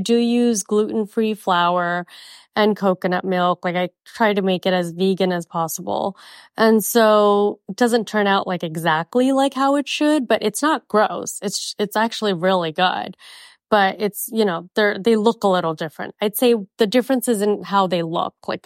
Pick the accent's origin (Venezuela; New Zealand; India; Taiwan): India; Mumbai, Maharashtra; now in United States; I'm from Mumbai